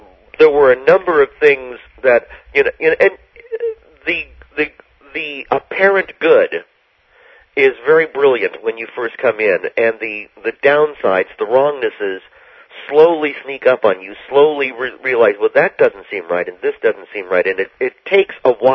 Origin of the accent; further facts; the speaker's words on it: California, United States; We were living, we grew up in Southern California, and then Jim and Jim moved to the Haight.